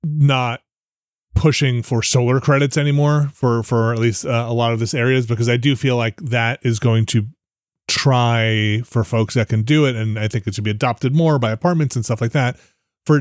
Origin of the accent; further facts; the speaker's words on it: East Coast, United States; growing up on the East Coast, don't remember these things happening with this kind of frequency